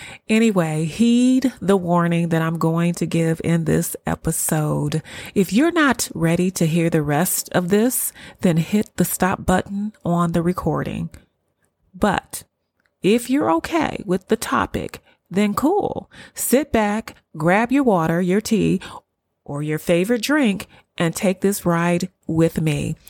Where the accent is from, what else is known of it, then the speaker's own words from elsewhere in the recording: Cleveland, Ohio, United States; I'm from Cleveland, Ohio. So I love snow. I used to love playing in snow.